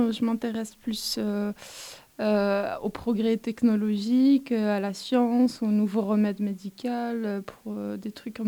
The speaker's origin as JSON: {"language": "French", "country": "Algeria", "tie": "born there", "said": "Non, je suis né en Algérie."}